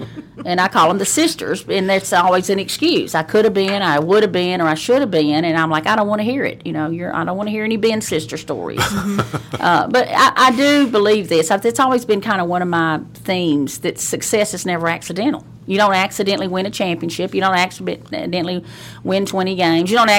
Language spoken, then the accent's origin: English; Alabama, United States; also born or lived in Tennessee; I grew up in the South in Alabama before Title IX.